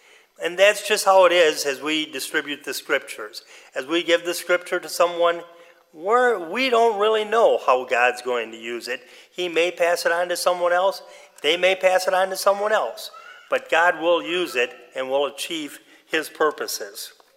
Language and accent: English; St. Paul, Minnesota, United States; I grew up outside Minneapolis in St. Paul, so I got lost many times in Minneapolis.